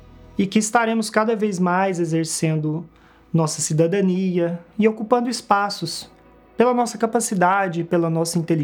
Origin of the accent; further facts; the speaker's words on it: Tupaciguara, Minas Gerais, Brazil; eu tenho 42 anos, sou mineira, natural de Tupaciguara.